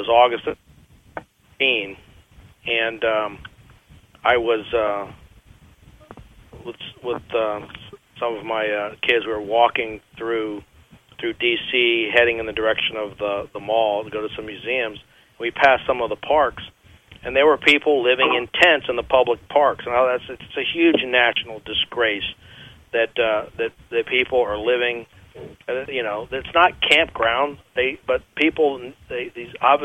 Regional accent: United States; just as an American

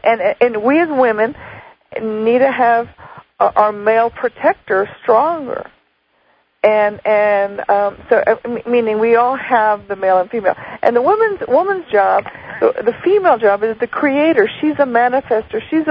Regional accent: Texas, United States; You know, because I was born and raised in South Texas, And you know, Texas is a very conservative state

